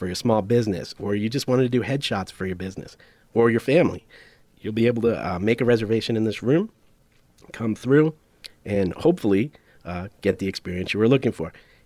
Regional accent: New York, United States; also born or lived in New Jersey; I moved to Huntley from New York City. I grew up in New York and New Jersey.

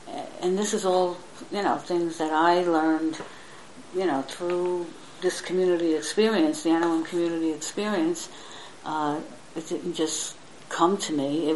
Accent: New York, United States; And then the Lord led me back to New York City, where I grew up on Staten Island

